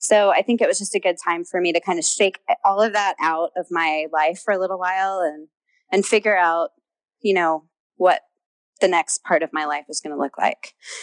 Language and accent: English; Houston, Texas, United States; I grew up in Houston, so I just know a lot of people in Texas.